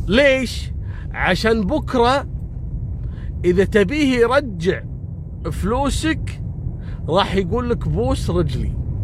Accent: Kuwait; وخصوصا عندنا في الكويت.

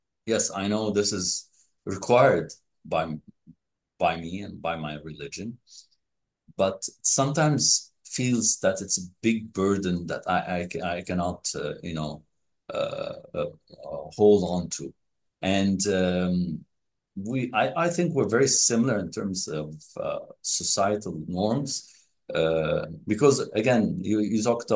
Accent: Egypt; Where I come from, I'm from the Middle East, from Egypt in particular, and of course, no, we don't consider ourselves Arabs or Africans.

